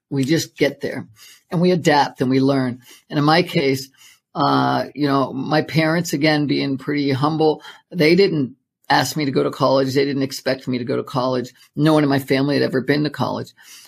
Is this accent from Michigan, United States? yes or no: no; Maryland, United States; I grew up on the East Coast, grew up in Maryland.